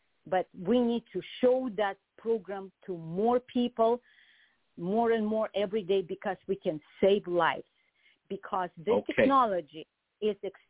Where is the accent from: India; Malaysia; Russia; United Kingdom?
Russia; English is a second language; now in United States; I have a very health-oriented mind because I grew up in Russia.